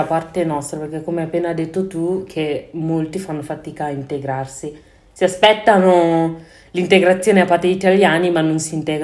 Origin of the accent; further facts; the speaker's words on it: Senegal; Non sono in italiano, sono senegalese.